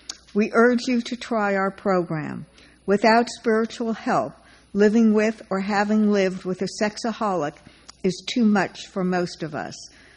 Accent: Naples, Florida, United States; also born or lived in Nashville, United States; from Naples, Florida, previously from Nashville, Tennessee.

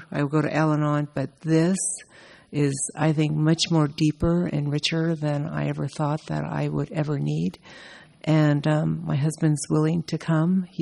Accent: Brea, California, United States; from Brea, nearby.

